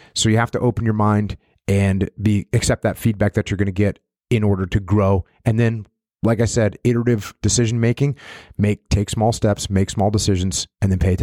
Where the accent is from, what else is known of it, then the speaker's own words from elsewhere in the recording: New England, United States; Yeah, I grew up in New England, small New England town, wanted to be a commando of some kind my whole life.